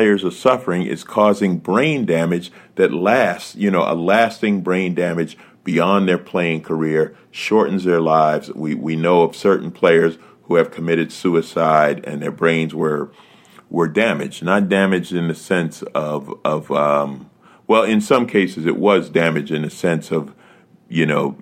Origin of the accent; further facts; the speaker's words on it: New York, United States; I grew up in New York. I literally, it's in my DNA to not be a fan of anything Boston.